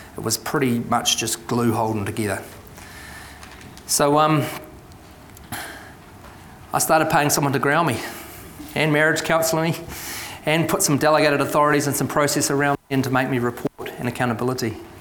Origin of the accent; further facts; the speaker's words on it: Te Awamutu, Waikato, New Zealand; as soon as I was old enough to leave my hometown of Tamaru, I said, bugger this, I'm out of here.